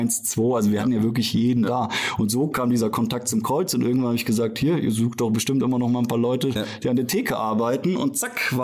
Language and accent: German; Fulda, Hesse, Germany; also born or lived in Ruda Śląska, Poland; Ja, ich bin geboren in Polen tatsächlich, in der Nähe von Katowice in Ruda, und bin dann kurz nach der Wende, Weihnachten 89, hier in Fulda angekomm